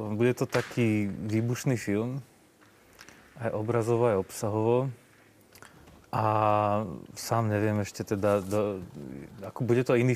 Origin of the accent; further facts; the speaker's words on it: Košice, Košice Region, Slovakia; born there; Pre mňa sú tie Košice úplne, že tým, že to je moje rodisko